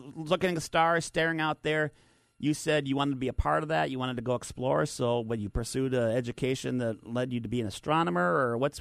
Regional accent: Minnesota, United States; growing up in Minnesota, watching Apollo moonwalks on one channel and Star Trek reruns on the other

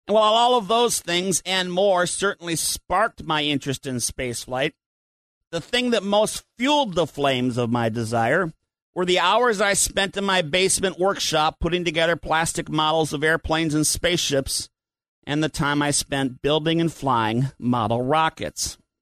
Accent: Minnesota, United States; Now, for me, as a little boy growing up in Minnesota, my passion for all things space stems from a congruence of events

